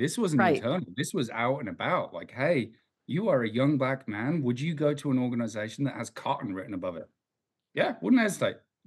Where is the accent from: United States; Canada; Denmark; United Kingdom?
United Kingdom; England; because I am white, I am English.